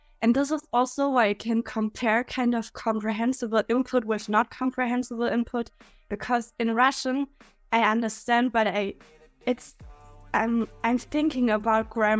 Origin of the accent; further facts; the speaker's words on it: Germany; first language German; English is a second language; So, yeah, I'm from Germany. To introduce myself, I'm from Germany. And yeah, my first language is obviously German.